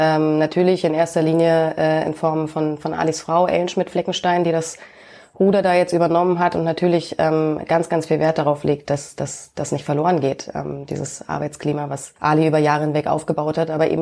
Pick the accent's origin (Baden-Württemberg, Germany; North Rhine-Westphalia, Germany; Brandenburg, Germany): Brandenburg, Germany; Rangsdorf; ab da habe ich eigentlich meine Kindheit, meine Jugend bis ins frühe Erwachsenenalter eigentlich in dieser Sporthalle in Rangsdorf, wo ich aufgewachsen bin, verbracht